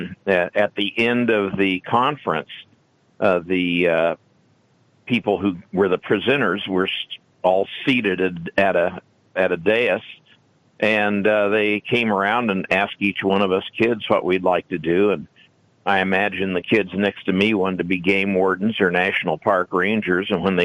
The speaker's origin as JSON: {"language": "English", "town": "San Diego", "region": "California", "country": "United States", "tie": "born or raised there", "said": "Well, I was born and raised in San Diego."}